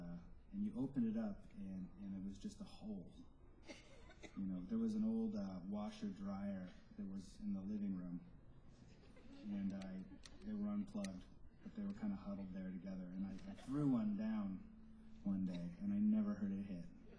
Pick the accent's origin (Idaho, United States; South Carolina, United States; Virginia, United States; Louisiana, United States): Idaho, United States; Moscow; I'm going to move back to my hometown. I'm going to quit all this. And without thinking twice, I went and I bought the worst house in Moscow, Idaho.